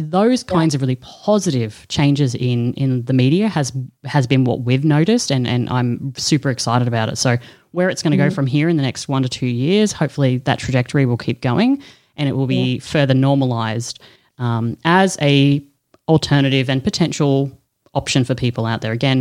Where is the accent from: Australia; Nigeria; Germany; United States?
Australia; now in Europe; I'm an Aussie living in Europe